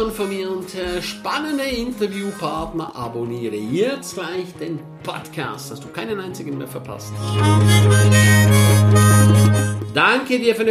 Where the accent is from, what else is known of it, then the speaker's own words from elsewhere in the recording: St. Moritz, Graubünden, Switzerland; Ich freue mich riesig, dich Ende Monat in St. Moritz zu sehen. In meiner Heimat.